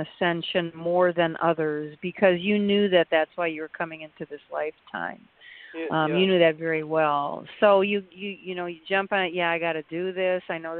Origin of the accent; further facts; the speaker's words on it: Milwaukee, Wisconsin, United States; I grew up in Milwaukee.